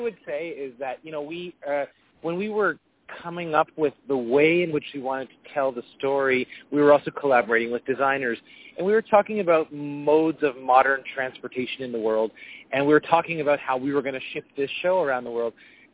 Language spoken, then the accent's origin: English; Canada; here in North America, I'm a Canadian